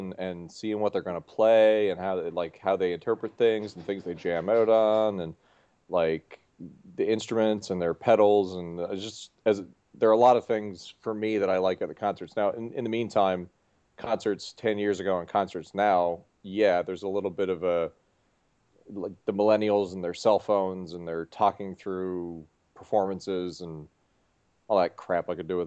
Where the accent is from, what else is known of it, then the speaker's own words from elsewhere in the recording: Newfoundland and Labrador, Canada; Like I grew up in Newfoundland